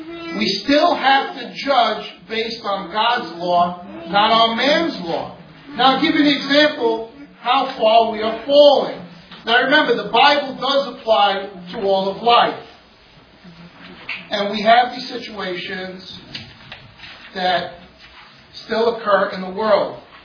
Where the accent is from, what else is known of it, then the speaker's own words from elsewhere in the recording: New York City, New York, United States; growing up in New York City, in this environment, in the public school system